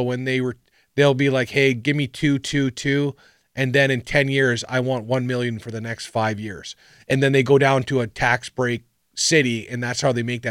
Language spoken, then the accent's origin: English; Canada; I, being a Canadian guy